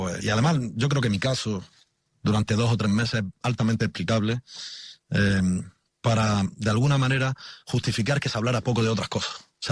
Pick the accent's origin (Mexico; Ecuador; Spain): Spain; Yo no soy ultraderechista, yo lo que soy es español.